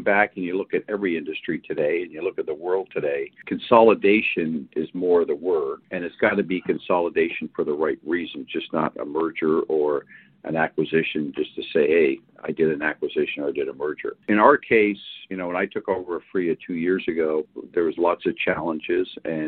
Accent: Canada; Canada's a great country. I'm Canadian, grew up there.

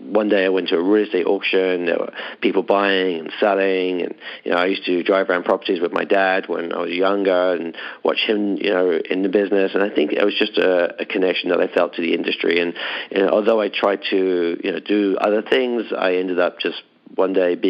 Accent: London, United Kingdom; moved away as an adult; now in United States; Okay, well, I'm originally from London, England.

